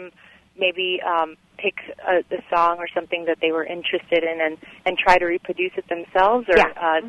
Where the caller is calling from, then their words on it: Charleston, United States; I'm currently calling from Charleston, but I'm a new piano teacher based in Los Angeles, actually, in California